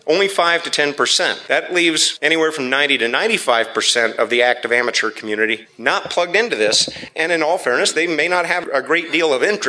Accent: Kokomo, Indiana, United States; Now, I grew up in Kokomo, Indiana, not too far from here.

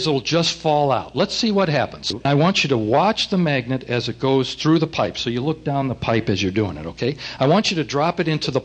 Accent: California, United States; Okay, great. I'm from California too.

